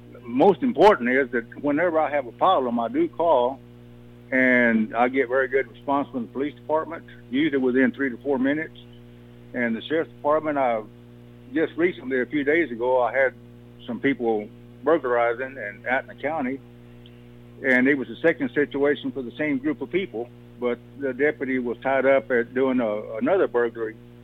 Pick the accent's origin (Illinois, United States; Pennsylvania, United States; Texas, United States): Texas, United States; Brady; moved away; I grew up in Brady. Brady, when I left here in 1973, was a very nice community, low crime, good place to live, a lot of business. I came back home nearly 30 years later